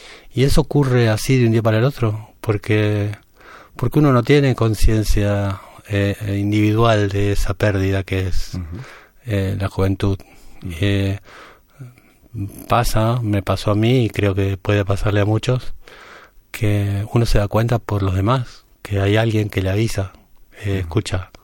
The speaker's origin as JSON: {"language": "Spanish", "town": "Varadero", "country": "Argentina", "tie": "born or raised there", "said": "Yo soy de un pueblo muy pequeño de Argentina, Varadero."}